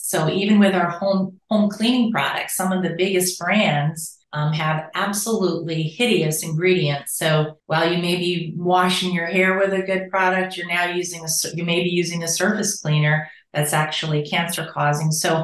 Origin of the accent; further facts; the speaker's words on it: New York, United States; moved away as an adult; also born or lived in Massachusetts; I'm from Massachusetts, originally from New York, but lived in Massachusetts for, let's see, over 30 years.